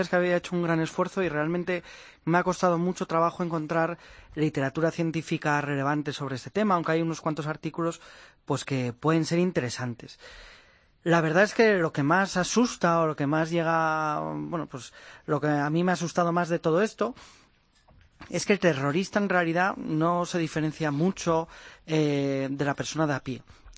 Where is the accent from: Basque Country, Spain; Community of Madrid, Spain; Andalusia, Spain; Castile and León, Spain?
Basque Country, Spain; Bilbao; yo soy de Bilbao, y pues durante mi infancia, durante mis años de instituto, yo vivía muy de cerca pues todo lo que tenía que ver con la kale borroka